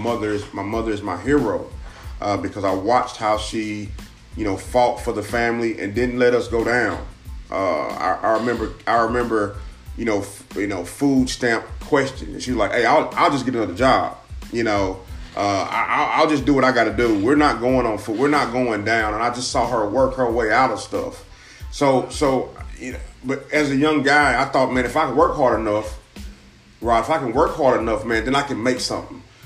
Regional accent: Knoxville, Tennessee, United States; Well, I'm from Knoxville originally. Not from Chattanooga. Hey, man, Knoxville, Tennessee.

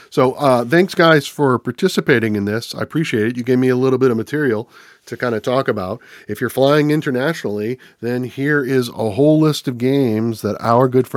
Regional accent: Louisiana, United States; As this Cajun from Southern Louisiana is going to go to the United Kingdom

